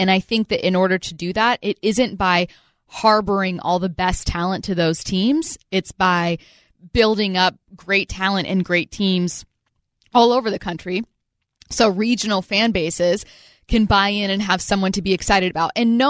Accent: Washington, United States; this comes from being someone who is born and raised in Washington, someone who's local

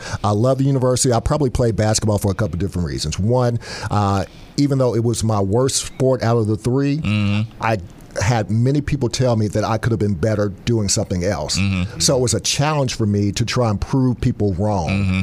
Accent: Indianapolis, Indiana, United States; I'm from Indianapolis.

